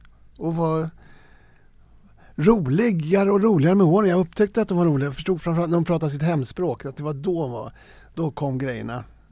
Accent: Farsta, Stockholm County, Sweden; Jag är uppvuxen i Farsta, en ABC-förort. Arbete bostadscentrum som var helt jul att växa upp i, tyckte jag.

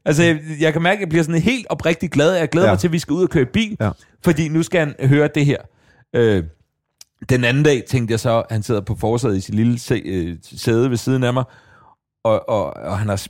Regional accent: Farum, Capital Region of Denmark, Denmark; Jeg er jo fra Farum, så vi var på Storebjerg

